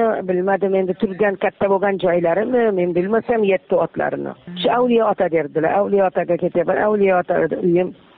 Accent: Mecca, Makkah Province, Saudi Arabia; Men Makkada tug'ilganman.

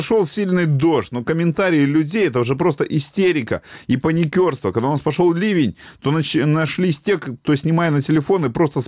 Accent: Simferopol, Crimea, Ukraine; и эти уроды перестанут уродовать мой родной город

